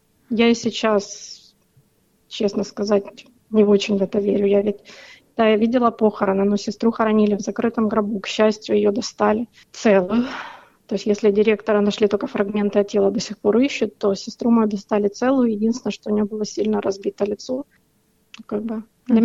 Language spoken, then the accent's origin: Russian; Ukraine; Я родилась и выросла в Украине. Моя мама русская, родилась и выросла в России. Вышла замуж за моего отца в Украине и как бы 46 лет уже живет на Украине. Все родственники со стороны отца у меня как бы в Украине.